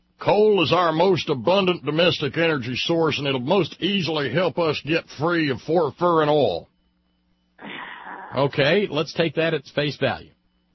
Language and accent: English; Alabama, United States; I mean, I remember being a boy growing up in Alabama, and every now and then